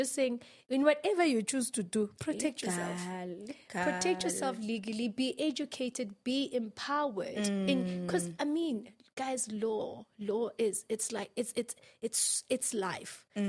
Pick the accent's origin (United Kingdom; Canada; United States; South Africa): South Africa; Durban, KwaZulu-Natal; I'm from Durban.